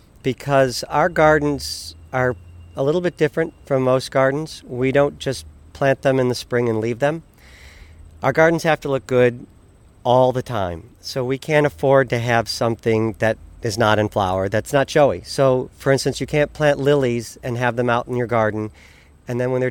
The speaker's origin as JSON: {"language": "English", "region": "Michigan", "country": "United States", "said": "I'm from Michigan. I have no problem with snow removal."}